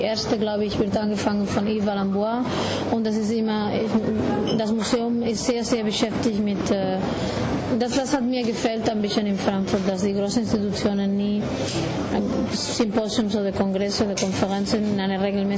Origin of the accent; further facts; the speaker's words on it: Barcelona, Catalonia, Spain; first language Galician; German is a second language; also born or lived in Galicia; ich bin in Nordgalicien geboren, wo auch eine sehr starke Nationalidentität gibt. So, ich spreche als Muttersprache Gallego, das ist wie Portugiesisch. Bin aufgewachsen in Barcelona, trotzdem würde ich immer Migrant genannt